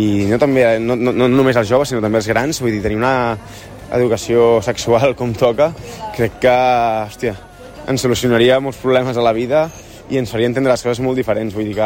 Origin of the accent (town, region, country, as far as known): Catalonia, Spain